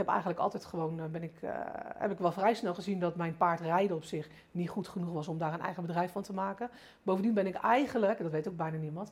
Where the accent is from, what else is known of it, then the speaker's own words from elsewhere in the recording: South Holland, Netherlands; Mijn vader was tuinder in het Westland. Ik kom uit het Westland.